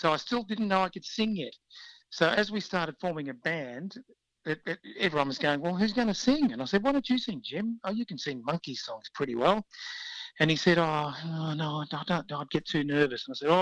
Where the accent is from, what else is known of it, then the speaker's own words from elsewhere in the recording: Broadmeadows, Victoria, Australia; I grew up in Broadmeadows.